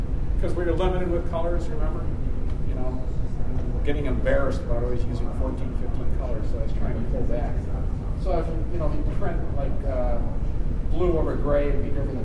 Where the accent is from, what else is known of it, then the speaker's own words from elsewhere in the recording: Ohio, United States; We're both from Ohio, and we both race motorcycles.